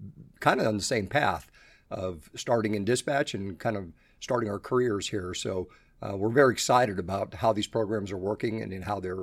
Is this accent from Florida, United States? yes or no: yes; Florida, United States; now in Naples, United States; that's what I did when I grew up on the East Coast in Broward County.